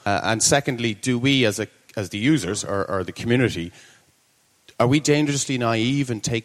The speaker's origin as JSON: {"language": "English", "town": "Dublin", "region": "Leinster", "country": "Ireland", "said": "I'm from Dublin."}